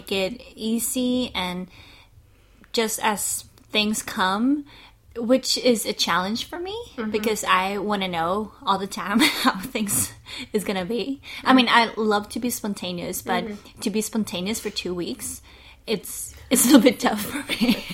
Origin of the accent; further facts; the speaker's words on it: Norrköping, Östergötland, Sweden; But we started off in my hometown, where I used to live in Norrköping